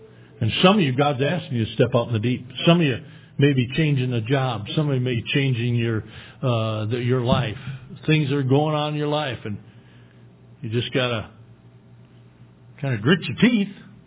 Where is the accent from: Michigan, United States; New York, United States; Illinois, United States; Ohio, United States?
Michigan, United States; This is Minnesota. I'm from Michigan, and I'm supposed to go to college and play football